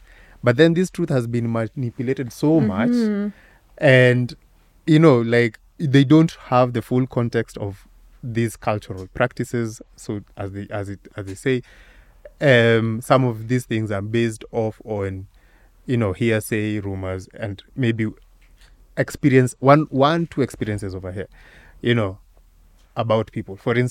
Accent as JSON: {"language": "English", "town": "Kisumu", "region": "Kisumu County", "country": "Kenya", "tie": "born or raised there", "said": "I grew up in Kisumu, which is actually quite different from growing up in Shags."}